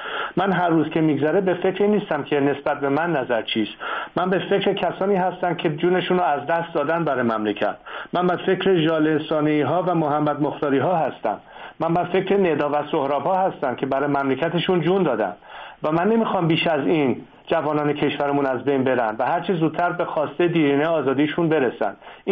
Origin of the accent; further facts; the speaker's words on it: Iran; من یک ایرانی هستم و یک وظیفه اخلاقی و وجدانی و دینی نسبت به وطنم دارم